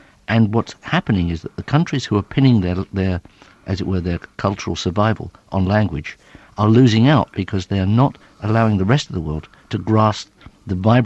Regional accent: England, United Kingdom; oh, you're an Australian. I said, actually, no, I'm English.

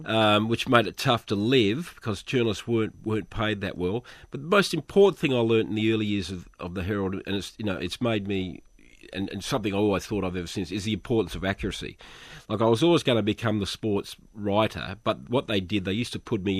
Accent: Adelaide, South Australia, Australia; also born or lived in Collyambly; I was born in Adelaide, South Australia. I lived there till I was 13. Then my parents bought a rice farm out in the middle of the Riverina. So my teenage years was fighting snakes and growing rice out in a place called Collyambly, in an irrigation area.

